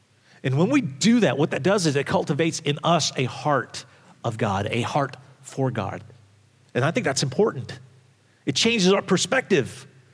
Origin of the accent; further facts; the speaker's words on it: New York City, New York, United States; You know, I grew up in New York, and I remember coming into our apartment when I was like 3 or 4 years old, and it was ransacked.